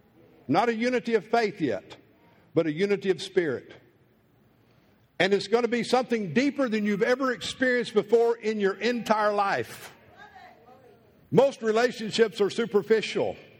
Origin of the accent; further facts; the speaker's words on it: Texas, United States; I grew up in East Texas. I was a farm boy.